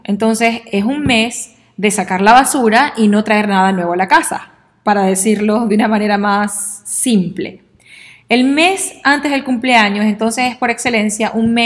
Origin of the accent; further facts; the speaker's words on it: Venezuela; En mi país, Venezuela, mi abuela siempre me decía algo que tenía que ver con esto